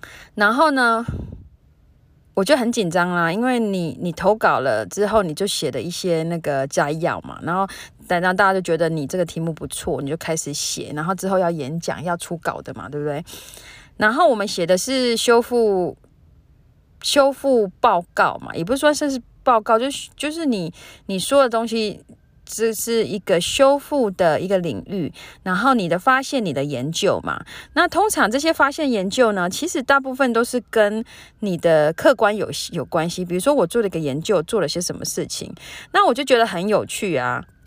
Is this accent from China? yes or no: no; Taiwan; 尤其是就是远从台湾寄东西来，什么就是小吃啊，我家乡的东西什么，我都觉得很感动